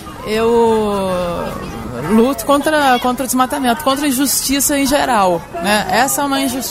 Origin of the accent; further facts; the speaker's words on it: Mato Grosso, Brazil; Eu vim de um estado, sou do Mato Grosso, no interiorzinho e do Mato Grosso, uma região que é de pecuária e extremamente desmatada, pouquíssimos lugares ainda com mata nativa.